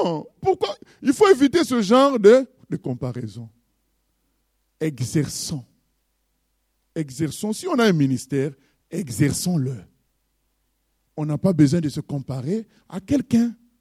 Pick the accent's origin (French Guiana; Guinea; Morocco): French Guiana; Vous savez, nous venons de la Guyane, nous sommes meurtris